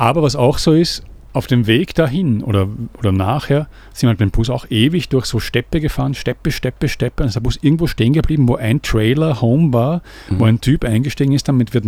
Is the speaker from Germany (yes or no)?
no; Austria; Ich als Österreicher